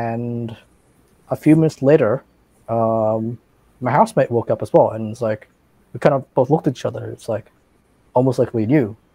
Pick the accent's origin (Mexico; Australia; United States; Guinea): Australia; Like so I grew up in Australia.